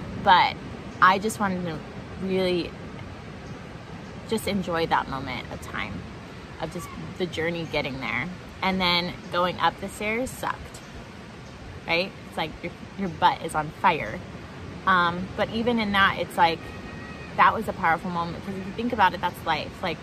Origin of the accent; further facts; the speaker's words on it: California, United States; Which when you first get here as a Californian, you want to rip your face off.